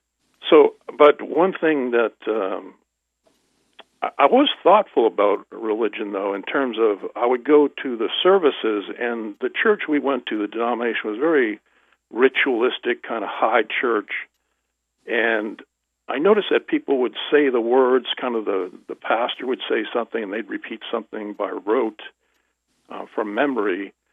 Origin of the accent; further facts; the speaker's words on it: Duxbury, Massachusetts, United States; I grew up in a little town called Duxbury, Massachusetts, which is right across the bay from Plymouth Rock, where the Pilgrims first settled. And so it's kind of a historic town.